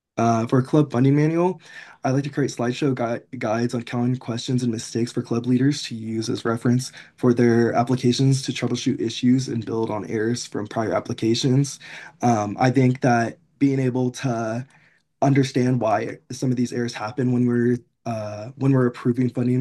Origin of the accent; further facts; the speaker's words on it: Las Vegas, Nevada, United States; I'm from Las Vegas. I've lived there for about 10 years now.